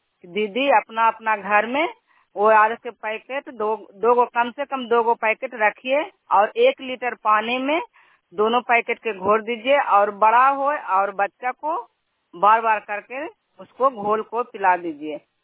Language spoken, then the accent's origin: Hindi; Saidanpur, Bihar, India; मैं सैदनपुर की रहने वाली हूँ, प्रखंड नगर नौसा है